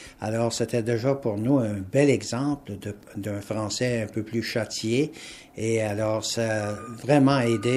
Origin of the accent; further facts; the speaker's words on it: Duck Lake, Saskatchewan, Canada; moi je viens de Docklake, donc c'était la radio de Saskatoon qu'on écoutait.